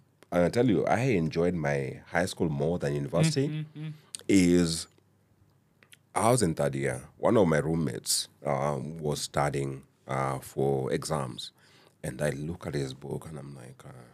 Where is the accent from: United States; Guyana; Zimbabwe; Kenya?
Kenya; Nakuru, Nakuru County; But I was born in Nakuru, and it's not the nicest place to be. It's sandy as F. And I went to high school in Nakuru as well.